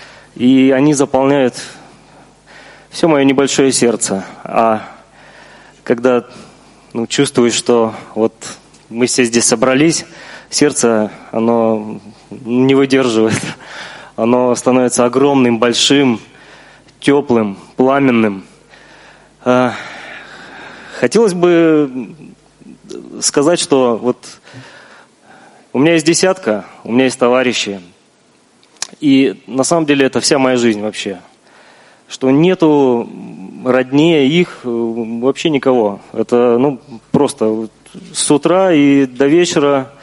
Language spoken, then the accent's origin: Russian; Krasnoyarsk, Krasnoyarsk Krai, Russia; из Красноярска, из этого региона, Урал-Сибкас. Он очень большой.